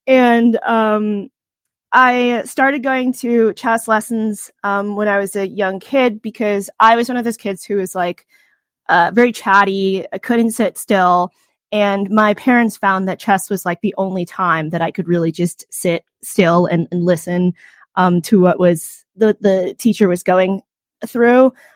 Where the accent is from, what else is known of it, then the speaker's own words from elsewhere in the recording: New York, United States; I'm from Long Island in New York, and I went to Long Island Chestnuts there